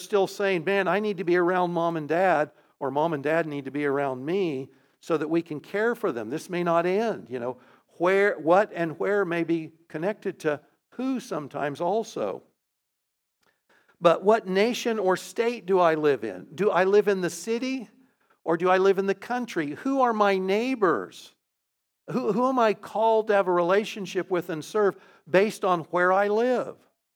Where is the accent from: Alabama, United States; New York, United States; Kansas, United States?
Kansas, United States; Topeka; And I grew up in Topeka, and no real complaints. I feel really super blessed for the life I had in Topeka.